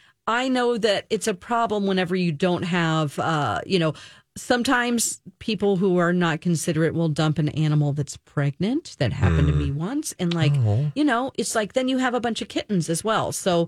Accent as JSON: {"language": "English", "town": "Springfield", "region": "Missouri", "country": "United States", "tie": "born or raised there", "said": "Of Bob Barker, who's from my hometown."}